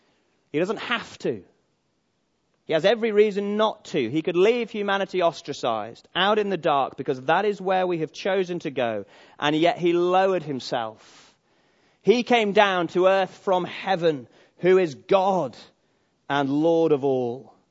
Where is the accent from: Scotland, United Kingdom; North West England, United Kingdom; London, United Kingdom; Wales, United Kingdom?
North West England, United Kingdom; Manchester; I grew up in Manchester. I'd never known anything like it.